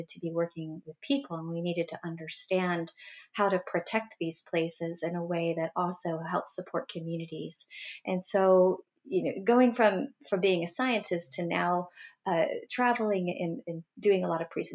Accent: Florida, United States; Well, I grew up in South Florida, and so I grew up with a really close connection to the ocean and to nature.

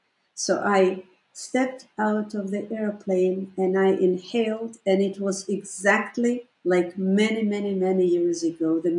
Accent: Baku, Azerbaijan; moved away; I just visited Baku 30 years, first time in 30

